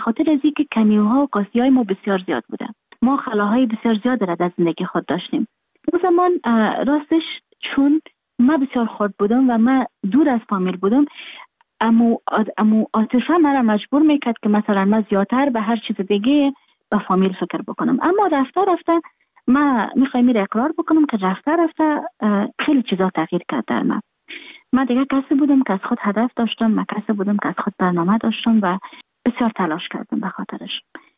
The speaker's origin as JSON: {"language": "Persian", "country": "Afghanistan", "moved": "yes", "said": "من در خارج هستم، خارج از افغانستان هستم،"}